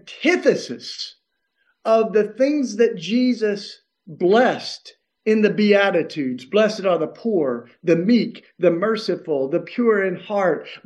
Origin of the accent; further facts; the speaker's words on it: Tennessee, United States; I'm in Tennessee right now, and this is my home state.